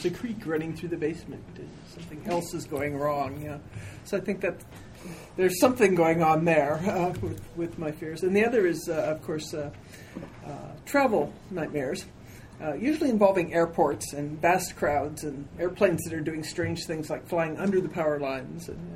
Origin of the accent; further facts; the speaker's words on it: United States; You know, sort of being an American, I'm, you know, it's like succeed or die is not.